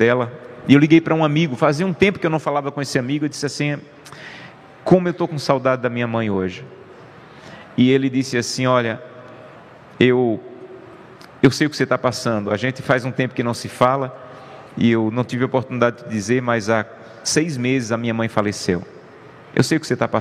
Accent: Pesqueira, Pernambuco, Brazil; eu sou do interior de Pernambuco e lá na cidade pesqueira, eu sou natural dessa cidade

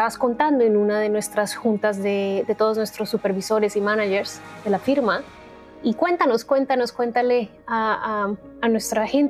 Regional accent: Colombia; Somos hermanos y somos colombianos.

